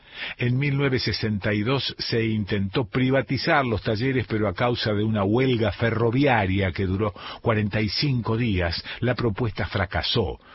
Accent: Rosario, Santa Fe, Argentina; now in San Marcos Sierras, Argentina; yo soy rosarino, ni siquiera santafesino, soy rosarino. Y ahora soy cordobés, no tengo el acento, estoy de alguna manera absorbiendo algunas costumbres, pero soy de acá, soy de San Marcos Sierras.

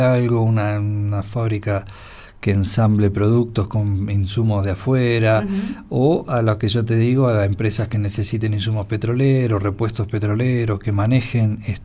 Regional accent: Zapala, Neuquén, Argentina; Neuquén es carísimo y Zapala, por ahí los zapalinos estamos...

